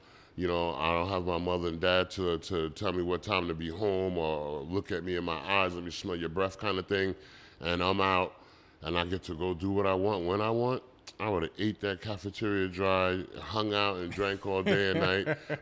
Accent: Brentwood, New York, United States; I'm not from New York. I'm from Brentwood, New York. And I'm going to teach you about where we from.

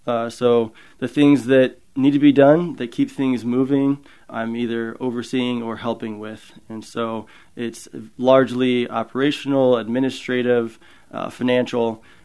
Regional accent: Kansas, United States; I'm from Kansas originally.

